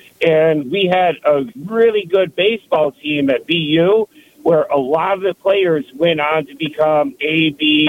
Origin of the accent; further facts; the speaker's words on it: Binghamton, New York, United States; I grew up in Binghton in the early 90s.